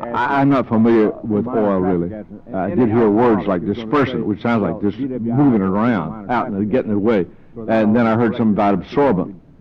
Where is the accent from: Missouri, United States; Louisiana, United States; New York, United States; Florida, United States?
Florida, United States; Jacksonville; I remember going with Lyndon Johnson to Jacksonville, Florida, my hometown, right after Agnes had devastated our coastline.